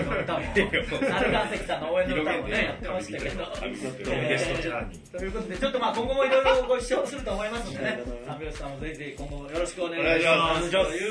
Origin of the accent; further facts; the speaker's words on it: Tokyo, Japan; まあしかも地元東京